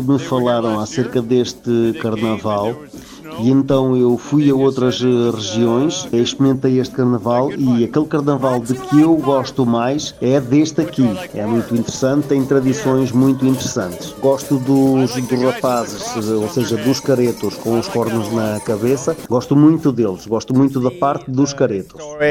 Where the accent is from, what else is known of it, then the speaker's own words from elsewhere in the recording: England, United Kingdom; now in Portugal; Eu vim de Inglaterra, experimentei o carnaval noutras regiões de Portugal